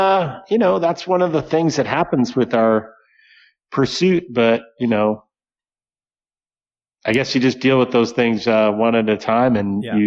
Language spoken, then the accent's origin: English; Cleveland, Ohio, United States; also born or lived in New Hampshire; Yeah, I was born in Cleveland, Ohio, and then, I was really fortunate to kind of convince my parents to let me go to this high school in New Hampshire called Proctor Academy